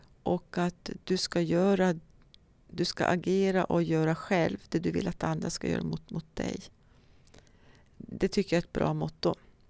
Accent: Överkalix, Norrbotten County, Sweden; Ja, jag kommer från en glesbygd. Jag kommer från Överkalix. Pappa och mamma jobbar på skogssidan.

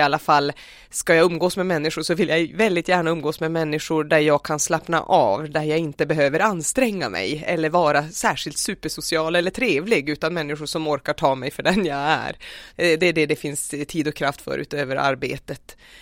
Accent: Boden, Norrbotten County, Sweden; now in Kalix, Sweden; Jag kommer från Boden och bor i Kalix sedan 2005.

